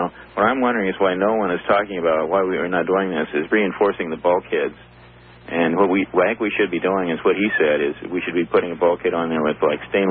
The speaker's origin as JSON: {"language": "English", "town": "Seattle", "region": "Washington", "country": "United States", "said": "I'm from Seattle"}